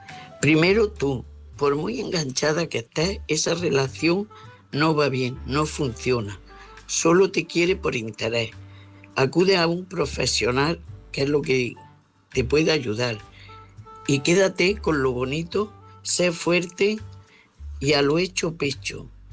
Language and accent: Spanish; Almería, Andalusia, Spain; de Almería